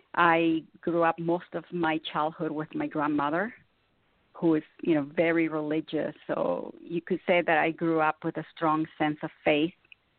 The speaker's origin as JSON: {"language": "English", "town": "Corinto", "region": "Chinandega", "country": "Nicaragua", "tie": "born or raised there", "said": "I was born in Corinto, which is a colonial Spanish port located in the northwest coast of Nicaragua in Central America. And I grew up in a Spanish home, you know, very traditional, where everyone lives together."}